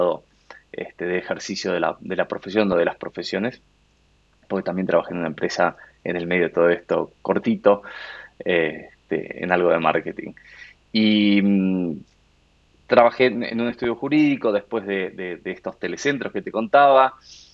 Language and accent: Spanish; Buenos Aires, Argentina; argentino, nacido y criado en Buenos Aires. Tengo 44 años